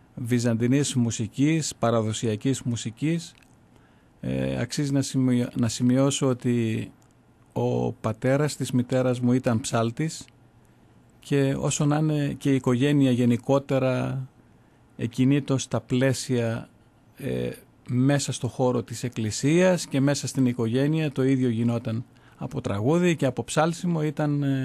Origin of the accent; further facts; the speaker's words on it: Xanthi, Eastern Macedonia and Thrace, Greece; born there; Γεννήθηκα στην Ξάνθη, στο διαμέρισμα που λέγεται Θράκη, στην Ελλάδα, στη Βόρειο Ελλάδα. Οι γονείς μου μικρασιάτες, αμφότεροι και οι δύο δηλαδή. Γεννήθηκα στην Ξάνθη, όπου είμαστε πάρα πολύ κοντά, σαν γειτονιά θα έλεγα